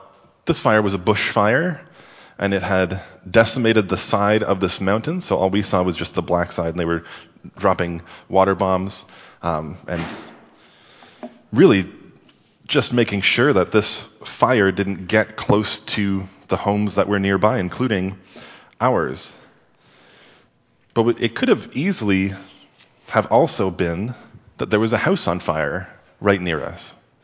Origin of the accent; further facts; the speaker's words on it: Sudbury, Ontario, Canada; When I was growing up in Sudbury, if you've never been to Sudbury, you can just imagine a city center surrounded by hundreds of miles of trees.